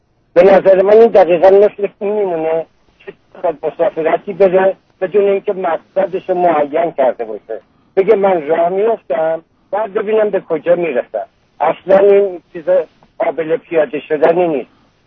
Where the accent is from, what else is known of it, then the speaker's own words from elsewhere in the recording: Iran; 69 سالم هست، در دینشون بزرگ شدم چه در ایران چه در اینجا